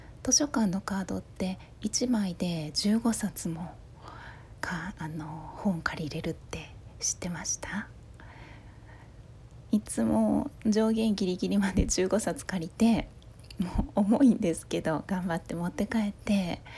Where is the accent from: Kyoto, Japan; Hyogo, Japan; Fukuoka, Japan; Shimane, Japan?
Kyoto, Japan; あと出身地は京都です。京都の町家の雰囲気とかがすごく落ち着いていて好きですね。今は違うところに住んでるんですが